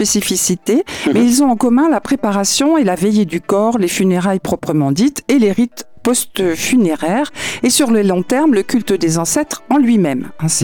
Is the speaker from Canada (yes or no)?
no; France; je dirais comme chez nous en France, hein, l'inhumation coûte très cher.